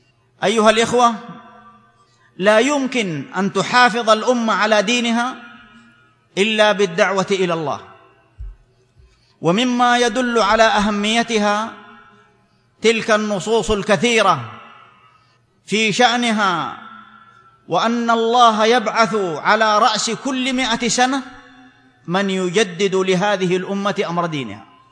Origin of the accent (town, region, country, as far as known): Saudi Arabia